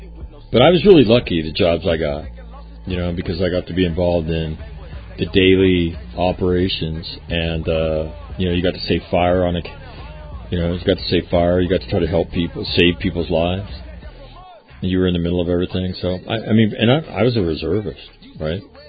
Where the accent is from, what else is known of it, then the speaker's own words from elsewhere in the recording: Grand Forks, North Dakota, United States; 2 days later, I read in my hometown paper that Grand Forks Marine wounded in Afghanistan. Now, up in North Dakota, it's largely Army and Army National Guard country, right?